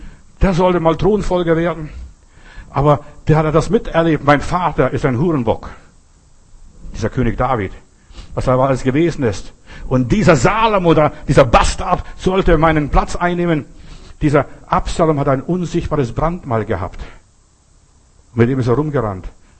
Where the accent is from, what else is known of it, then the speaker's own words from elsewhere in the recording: Memel, Klaipėda County, Lithuania; moved away; Ich bin mal in Memel, Windenburg, da wo ich aufgewachsen bin, mal vorbeigefahren, habe mal vor Jahren mal dort meine Heimat besucht.